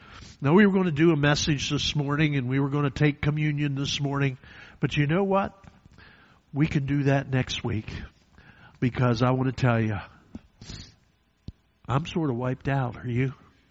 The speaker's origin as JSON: {"language": "English", "town": "Gettysburg", "region": "Pennsylvania", "country": "United States", "tie": "born or raised there", "said": "I grew up in Gettysburg for 7 of my years and visited many times."}